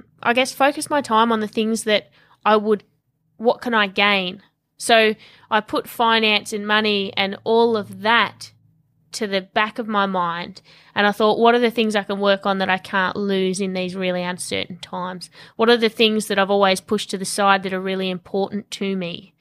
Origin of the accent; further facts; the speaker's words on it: Tasmania, Australia; now in Melbourne, Australia; I grew up in Tasmania. It was a small state off the bottom of Australia. So very quiet little country town. And I moved over to Melbourne when I was about 20.